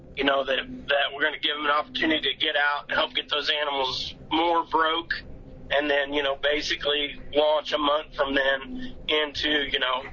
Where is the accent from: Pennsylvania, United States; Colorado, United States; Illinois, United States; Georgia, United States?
Illinois, United States; now in Alexis, United States; I grew up in Southern Illinois, and I'm a transplant because my wife was from Knox County, actually.